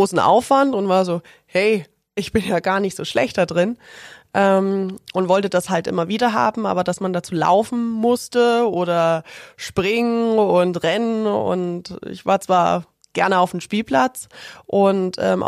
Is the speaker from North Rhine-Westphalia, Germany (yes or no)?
no; Ilmenau, Thuringia, Germany; In der Stadt, wo ich aufgewachsen bin, Ilmenau ist die mit einer der erfolgreichsten Rodel- und Bobstädte der ganzen Welt